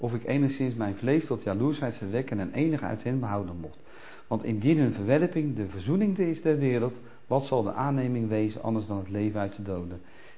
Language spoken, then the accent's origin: Dutch; Nieuwegein, Utrecht, Netherlands; we hadden vroeger pruimenbomen... Bij ons in Nieuwegein